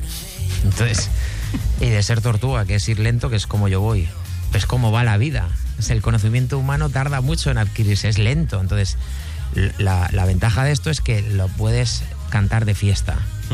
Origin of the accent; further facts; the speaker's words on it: Murcia, Region of Murcia, Spain; A lo mejor porque soy de Murcia hago las dos.